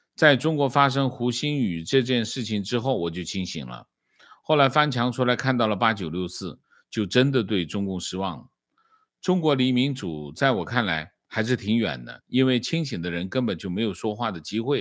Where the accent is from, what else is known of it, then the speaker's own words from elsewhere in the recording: Taiwan; 我是台湾人，我来说一下为什么我要关心8964